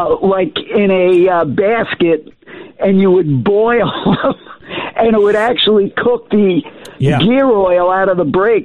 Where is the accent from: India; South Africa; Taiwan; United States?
United States; Long Island, New York; I'm from Long Island.